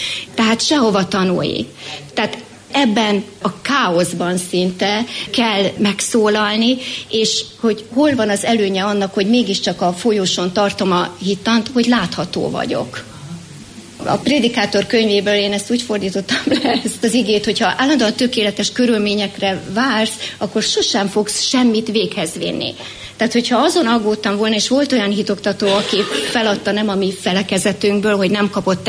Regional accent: Hódmezővásárhely, Csongrád-Csanád, Hungary; also born or lived in Kövegy; Csongrád Csanád vármegyében található az a pici község, ahonnan én származom, Kövegy. 3 éves koromig éltünk itt a szüleimmel, majd Hódmezővásárhelyre kerültünk.

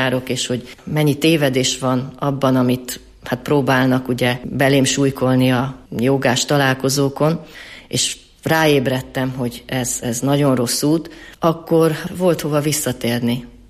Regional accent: Romania; amikor megkérdezték, hogy milyen nemzetiségű vagyok, és én mondtam, magyar vagyok Romániából

